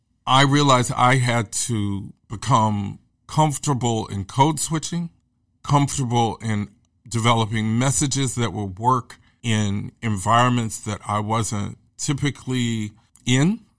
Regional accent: Kansas City, Missouri, United States; I came from Kansas City, where it was just as segregated socially

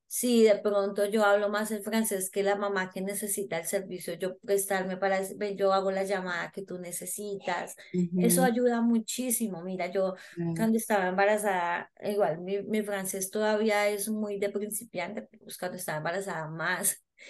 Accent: Colombia; now in Canada; soy yo, que soy colombiana.

